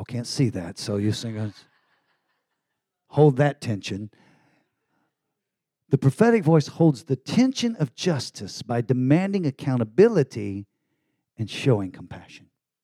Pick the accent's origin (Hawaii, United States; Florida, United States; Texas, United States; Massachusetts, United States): Texas, United States; I never say naked. I'm from Texas. It's naked.